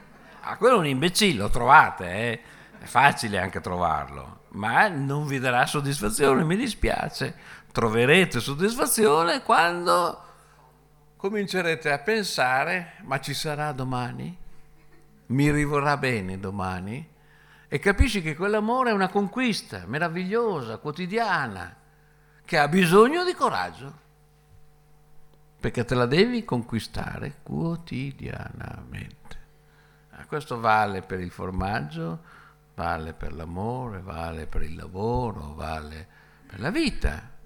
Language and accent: Italian; Turin, Piedmont, Italy; born there; è stato detto che sono nato a Torino, abbastanza per sbaglio perché i miei genitori erano veneziani, però ho passato alcuni anni, 3 o 4 anni a Torino